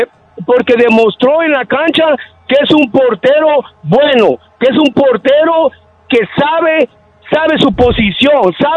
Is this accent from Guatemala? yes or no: yes; Guatemala; born there; yo soy guatemalteco de nacimiento y no he perdido mi identidad.